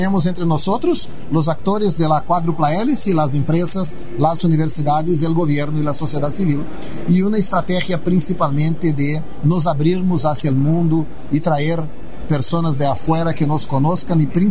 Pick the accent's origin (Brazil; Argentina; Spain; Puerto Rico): Brazil; Spanish is a second language; Yo tengo el aprendizado que he acumulado en estos años trabajando en esta temática en mi país, con mi realidad. Brasil tiene toda una conjuntura muy especial.